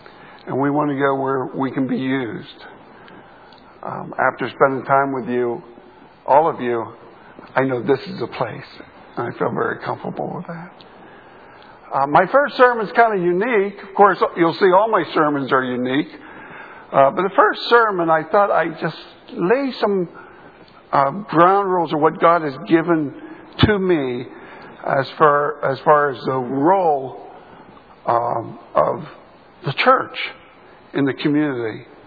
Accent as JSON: {"language": "English", "town": "Pittsburgh", "region": "Pennsylvania", "country": "United States", "said": "For those of you that don't know me … I come from Pittsburgh, Pennsylvania. I am a fan of some of the Pittsburgh teams."}